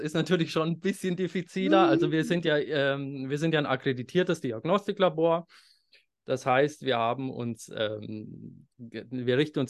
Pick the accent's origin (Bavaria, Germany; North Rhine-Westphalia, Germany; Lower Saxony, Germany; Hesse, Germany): Bavaria, Germany; ich komme ja aus dem Landkreis Bad Kissingen